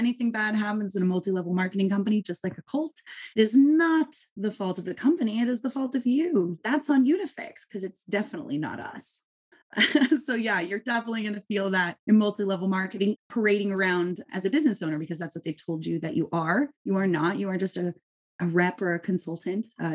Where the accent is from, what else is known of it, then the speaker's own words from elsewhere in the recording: California, United States; Okay, well, I am a mom from Southern California